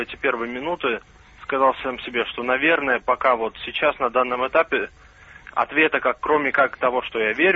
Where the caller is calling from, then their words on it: Saint Petersburg, Russia; я из Санкт-Петербурга звоню.